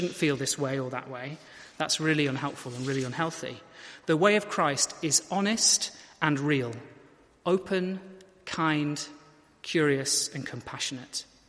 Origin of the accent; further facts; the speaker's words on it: United Kingdom; I'm straight, I'm male, I'm white, I'm British